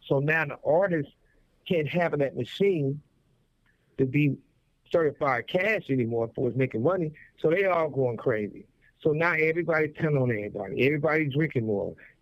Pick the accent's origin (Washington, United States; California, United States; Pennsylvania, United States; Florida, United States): California, United States; Compton; also born or lived in Las Vegas; You know, I often say that I was raised in Compton, and I was made in Vegas at UNLV.